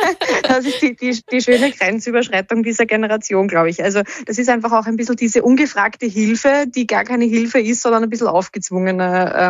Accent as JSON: {"language": "German", "town": "Sitzenberg-Reidling", "region": "Lower Austria", "country": "Austria", "said": "und ich komme aus Sitzenberg-Reitling."}